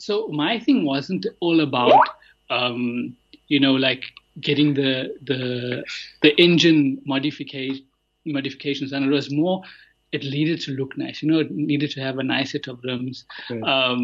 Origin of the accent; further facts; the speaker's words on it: Durban, KwaZulu-Natal, South Africa; so growing up in Durban, like you just said, it's